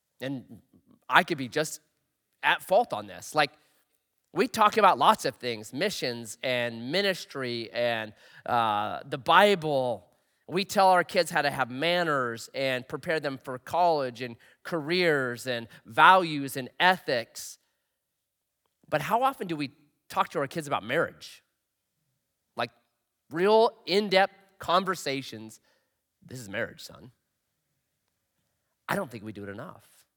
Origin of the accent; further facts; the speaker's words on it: Oregon, United States; So I grew up in Southern Oregon.